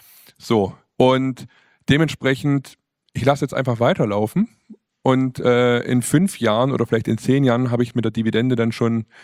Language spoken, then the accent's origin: German; Swabia, Germany; So, ja, ich bin halt Schwabe, das Geld nehme ich mit.